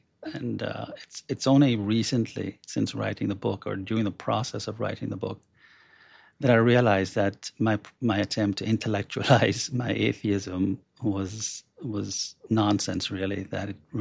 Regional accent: Jamaica; moved away as an adult; now in United States; And Jamaica's a very small island. And I finished high school, worked as a journalist, investigative reporter for 2 years at the largest newspaper there.

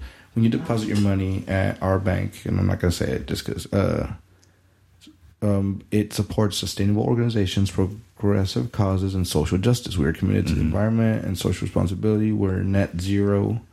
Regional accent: Del Rio, Texas, United States; I know in my hometown of Del Rio, and I know right next door in Eagle Pass

